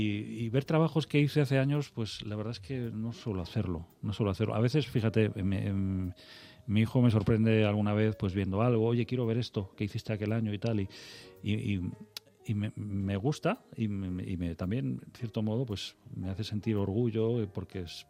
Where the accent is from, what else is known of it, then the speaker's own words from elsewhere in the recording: Madrid, Community of Madrid, Spain; also born or lived in France / Vigo; Me crié entre Madrid y Vigo. Uh-huh. Mi familia, buena parte, la mitad de mi familia somos gallegos.